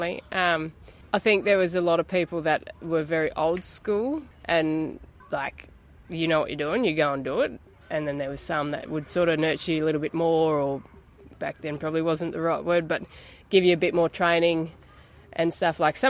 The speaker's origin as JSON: {"language": "English", "town": "Katherine", "region": "Northern Territory", "country": "Australia", "tie": "born or raised there", "said": "I am from Catherine. I am born and bred."}